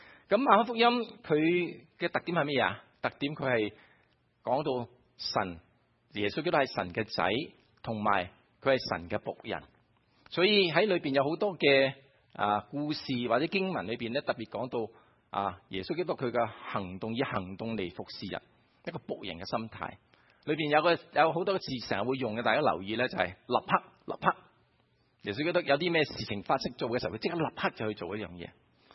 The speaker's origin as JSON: {"language": "Cantonese", "region": "Guangdong", "country": "China", "said": "但系我哋广东人咧讲呢个屋咧就好自然讲出嚟。"}